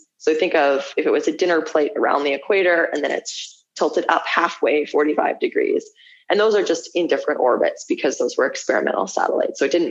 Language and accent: English; Manitoba, Canada; Where I grew up in Manitoba, in Canada, as soon as you go outside of Winnipeg, there's basically no cell connectivity. And there's farmlands for days and days and days across the prairies.